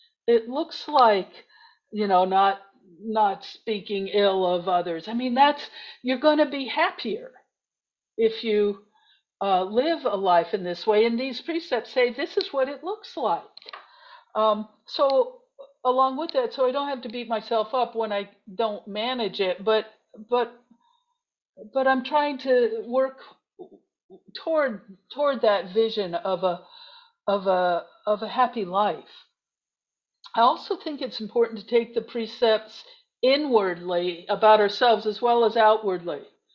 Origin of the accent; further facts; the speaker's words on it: Jeffersonville, Indiana, United States; moved away as an adult; also born or lived in Connecticut; now in Santa Rosa, United States; I was born in Indiana, and then we moved to Connecticut when I was a kid for the first 10 years that I remember. And so I'm really familiar with that landscape. And then we moved back to Indiana, to southern Indiana, to Jeffersonville, and I grew up there